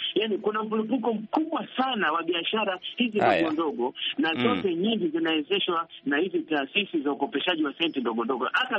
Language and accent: Swahili; Tana River County, Kenya; kule kwetu Tana River